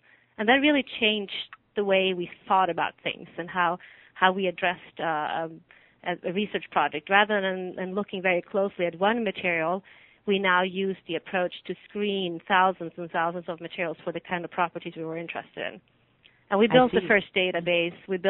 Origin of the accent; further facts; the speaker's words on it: Sweden; in Sweden many years ago. I did my PhD in Stockholm. I'm from Sweden originally.